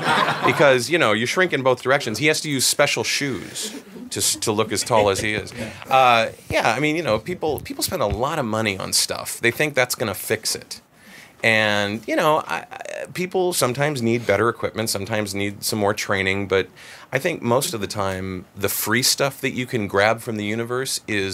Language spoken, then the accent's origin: English; Cleveland, Ohio, United States; I mean, I grew up in Cleveland, Ohio. I don't need more snow.